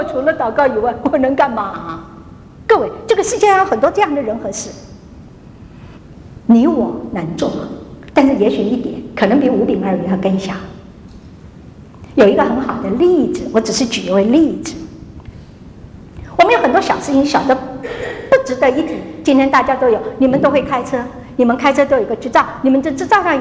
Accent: China; 我们中国人做的不那么多，因为我们觉得要全尸

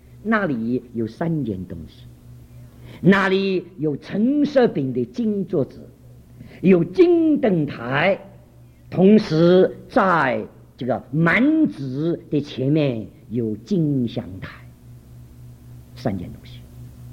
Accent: Shanghai, China; first language Shanghainese; Chinese is a second language; 我那个时候国语也不大懂，我讲上海话的，我上海人，国语也不大懂。

